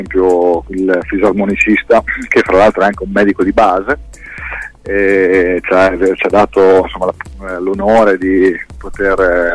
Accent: Modena, Emilia-Romagna, Italy; noi sono di Modena, Cristina di Bologna, quindi siamo in una zona dove musicisti non mancano

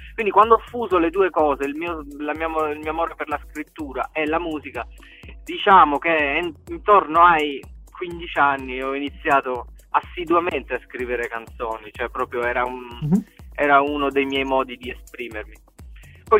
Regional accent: Vicenza, Veneto, Italy; born there; io sono nato a Vicenza

